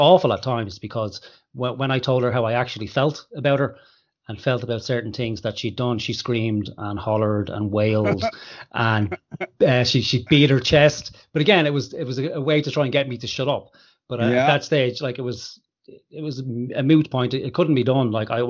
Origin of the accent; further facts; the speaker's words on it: Ireland; And especially from your point of view, and this is part of being Irish. So Irish people like to take on the kind of spirit of Jesus Christ